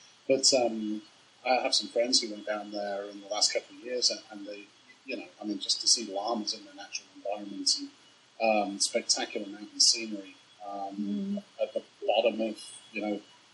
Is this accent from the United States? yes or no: no; Northern England, United Kingdom; Where I grew up in Northern England, a lot of people are from Pakistan and India